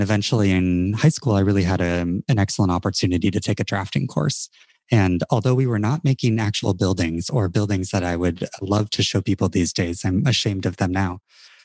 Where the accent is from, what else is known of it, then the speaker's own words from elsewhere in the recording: Holland, Michigan, United States; I am a Midwesterner, true and true. And I grew up in Michigan, actually. So if for those of you, look at your hand, I grew up right across from your thumb, right on the lake in Holland, Michigan. Some deep Dutch roots.